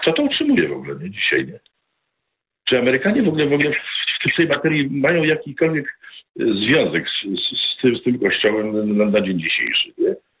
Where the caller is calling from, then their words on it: Gdańsk, Pomeranian Voivodeship, Poland; u mnie w Gdańsku jest jeden taki kościół